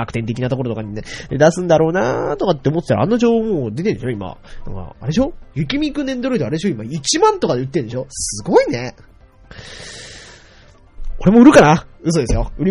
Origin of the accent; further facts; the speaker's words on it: Hokkaido, Japan; 僕はね、こう、どさんこだからあれじゃないですか